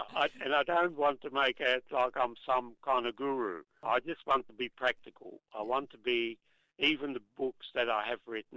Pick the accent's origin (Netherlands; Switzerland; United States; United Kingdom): Netherlands; now in Australia; I always say, somebody asked me the other day, we're talking about being Australian, and I said, I'll always be a Nederlander, mm-hmm. a Dutchman.